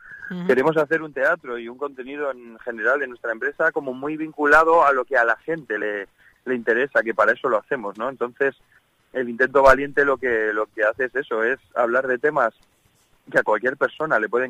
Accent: Cantabria, Spain; yo soy de Cantabria y me encantaría llevar este proyecto a Cantabria

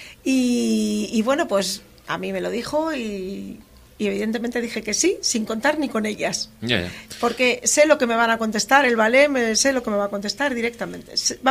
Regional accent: Laredo, Cantabria, Spain; estamos en Laredo, somos de Laredo.

